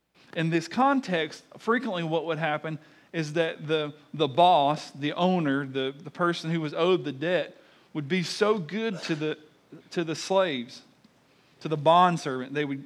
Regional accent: the South, United States; accent: southern; because we grew up in the South.

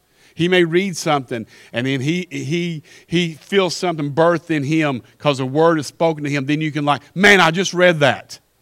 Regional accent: Kentucky, United States; Listen, he thinks I'm not from the South. I am from Kentucky, still in the South.

